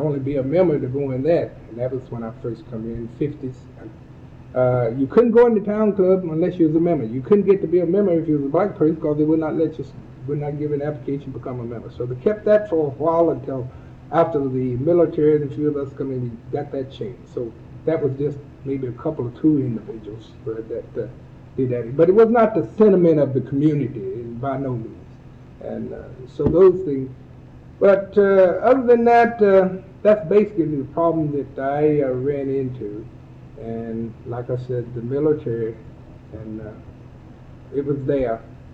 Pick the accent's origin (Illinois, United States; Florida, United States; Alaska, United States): Alaska, United States; Kodiak; I told them who I was, I was the president from Kodiak, Alaska